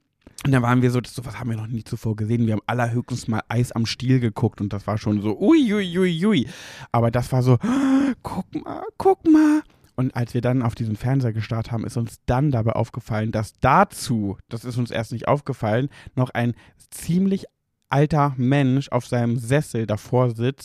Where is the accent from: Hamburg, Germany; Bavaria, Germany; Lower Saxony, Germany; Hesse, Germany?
Lower Saxony, Germany; Braunschweig; Dann bin ich mit meiner Cousine durch unseren Ort, wo ich aufgewachsen bin, Mascherode, an alle BraunschweigerInnen, die sich auskennen.